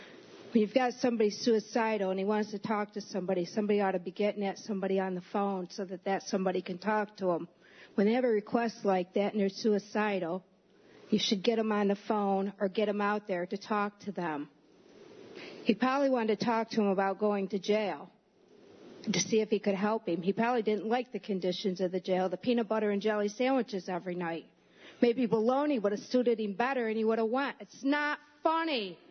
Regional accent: Groton, New York, United States; from Groton, New York, and Miss is a lot easier on you guys than I am.

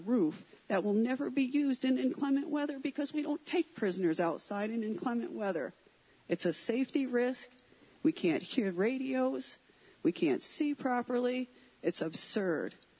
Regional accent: Dryden, New York, United States; I'm from Dryden.

